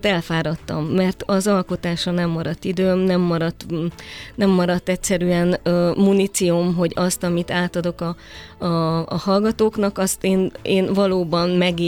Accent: Budapest, Hungary; also born or lived in Székelykeresztúr, Romania; Tehát én 12 éves koromtól itt nőttem föl Budapesten, egészen 35 éves koromig.

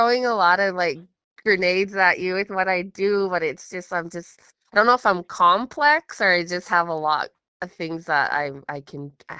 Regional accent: Browning, Montana, United States; So I entered my hometown rodeo, which is Browning, Montana, because I'm like, well, that's stupid. I'm 20 miles from home.

